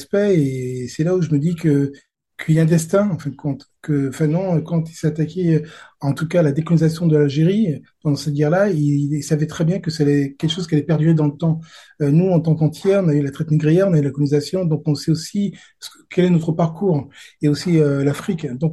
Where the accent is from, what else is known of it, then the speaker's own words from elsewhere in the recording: France; alors moi je suis français, et donc du coup ma géographie c'était plutôt l'Europe, et principalement la France.